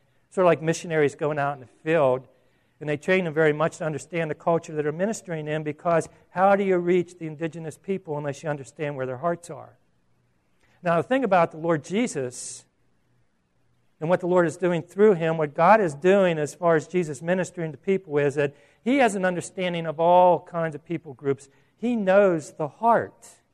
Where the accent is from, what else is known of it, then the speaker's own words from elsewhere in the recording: Pittsburgh, Pennsylvania, United States; Now, I'm from Pittsburgh, and it's a totally different culture out there.